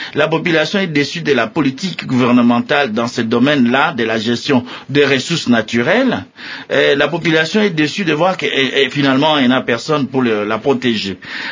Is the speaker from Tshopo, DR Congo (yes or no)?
yes; Kisangani, Tshopo, DR Congo; puisque je viens de Kisangani, donc de la province orientale tout à l'heure